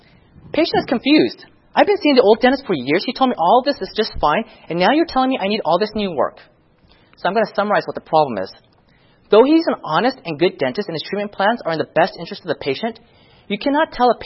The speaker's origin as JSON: {"language": "English", "region": "California", "country": "United States", "said": "Sometimes I find out that they moved from California. I'm from California."}